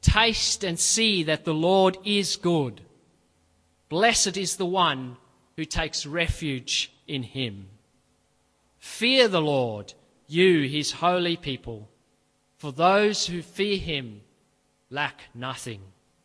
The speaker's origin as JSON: {"language": "English", "country": "South Africa", "tie": "born or raised there", "said": "When I think of my teenage years growing up in South Africa, I remember many things."}